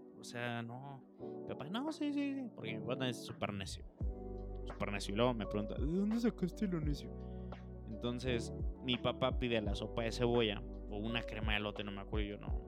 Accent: Yecapixtla, Morelos, Mexico; born there; a Yecapixtla, que es el pueblo donde yo nací

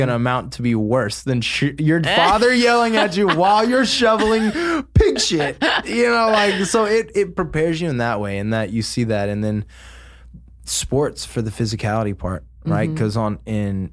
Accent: Oklahoma, United States; So I grew up in Oklahoma, and I know you're a Brit

